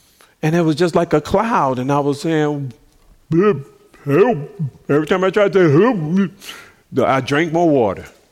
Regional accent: Chicago, Illinois, United States; I'm from Chicago, so I went to the pool in this first day of swim class

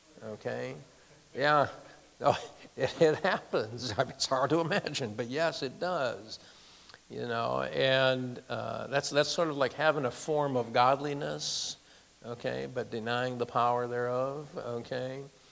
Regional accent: United States; And it's, as an American, it's sad.

